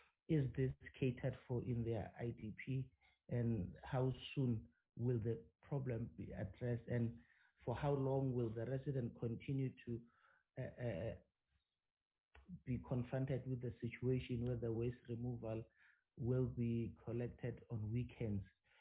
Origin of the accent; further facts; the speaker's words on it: Vosloorus, Gauteng, South Africa; I am from Ekuruleni Vosloorus, so I am going to be a bit subjective in this matter.